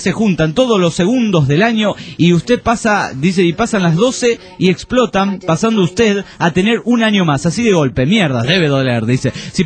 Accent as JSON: {"language": "Spanish", "region": "Arequipa", "country": "Peru", "said": "Hola, ¿qué tal? … de Arequipa."}